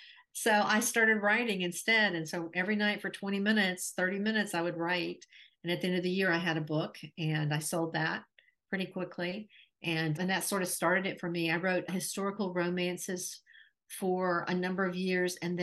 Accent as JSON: {"language": "English", "region": "Tennessee", "country": "United States", "tie": "born or raised there", "also_born_or_lived": "North Carolina", "said": "I grew up in Tennessee and North Carolina area, and then moved to Orlando, and I gave up the seasons"}